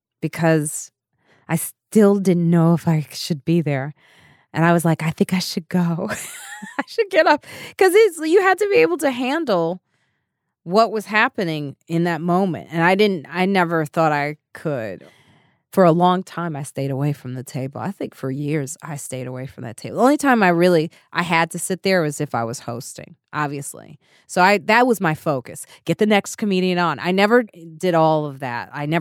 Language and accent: English; Highland Park, Illinois, United States; also born or lived in Chicago; now in New York, United States; Highland Park, Illinois, then Chicago South Side, then South Suburbs. So I grew up, like, I had a lot of transitions